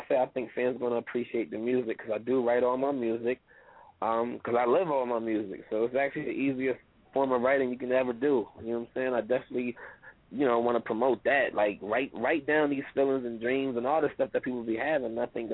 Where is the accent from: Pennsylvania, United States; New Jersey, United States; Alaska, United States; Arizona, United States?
New Jersey, United States; now in Delaware, United States; I was born. I'm a Jersey boy. You know what I'm saying? I was born in Jersey, raised in Jersey, but when I moved out to Delaware, basically that's the significance behind 302.